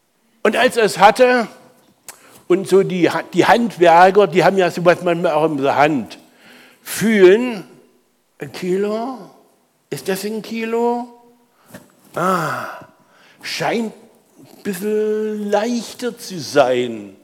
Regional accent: Saxony, Germany; now in Kirchberg, Germany; meine Heimat ist in Sachsen, habt ihr es vielleicht schon gehört. Erzgebirge, die feiern jetzt noch die 5. Jahreszeit. Weihnachten geht länger. Aber ich bin schon mal abgehauen da und da gesagt, mein Zuhause ist jetzt Kirchberg.

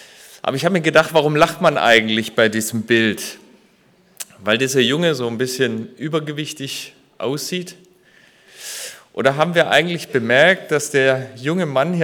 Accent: Baden-Württemberg, Germany; now in Cologne, Germany; ich bin Schwabe. Das gehört zu meiner Identität. Ich komme auch aus sehr kleinstädtischen Umgebungen, also nicht wie jetzt aus Köln, wo wir zurzeit leben, sondern da, wo noch jeder jeden kennt.

